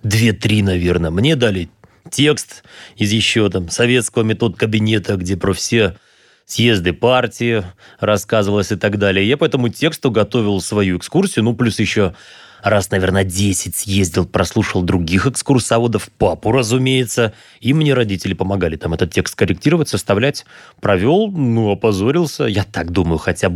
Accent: Kislovodsk, Stavropol Krai, Russia; born there; Это было на Кавказе. Я родился в Кисловодске.

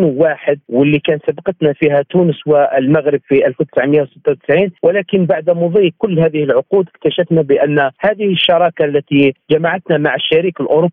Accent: Algeria; وهذا خلينا نحن كجزائريين نستفاد من هذه التحولات الدولية التي تحدث

